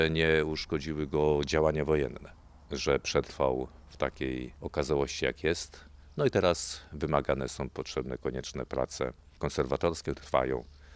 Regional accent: Dąbrowy, Masovian Voivodeship, Poland; Tak, pochodzę z takiej miejscowości Dąbrowy. Moje rodzinne strony to jest parafia Myszyniec, obecnie parafia Dąbrowy, Puszcza Kurpiowska, Kurpie Zielone.

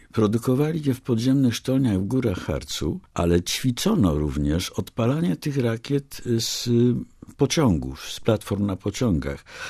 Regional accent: Zakopane, Lesser Poland, Poland; Ale ja zdaję sobie sprawę może przez to, że to dzieciństwo spędziłem w Zakopanem, że lepiej nie udawać tego, kim się nie jest.

